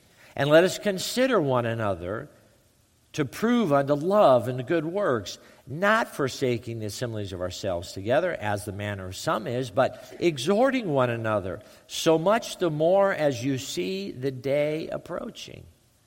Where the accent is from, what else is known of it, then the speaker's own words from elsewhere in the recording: California, United States; because I'm from California and you don't yell at people.